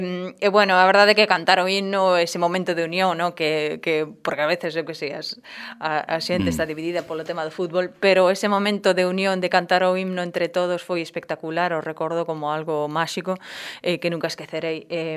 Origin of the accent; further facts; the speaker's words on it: Galicia, Spain; son media galega, media portuguesa, porque teño raíces portuguesas